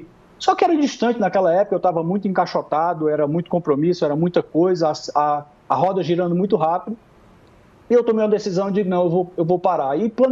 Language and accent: Portuguese; North Region, Brazil; eu sou do Norte